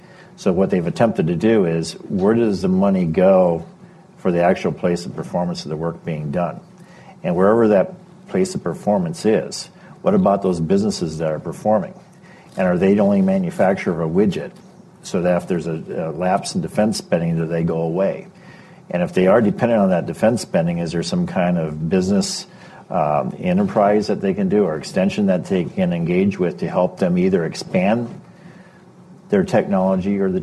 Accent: Minnesota, United States; Now, I come from Minnesota. And, you know, a lot of times you think, you know, you get the winters and you get this brief period of summertime.

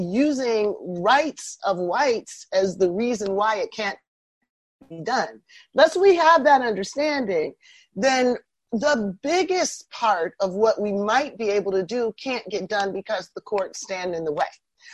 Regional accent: Canton, Ohio, United States; So I grew up about 90 minutes from where you grew up. I grew up in Canton, Ohio.

